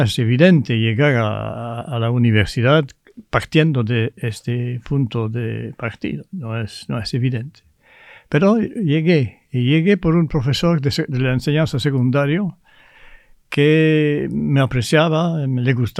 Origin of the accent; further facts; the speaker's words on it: Belgium; first language French; Spanish is a second language; primero yo no soy francés, soy belga.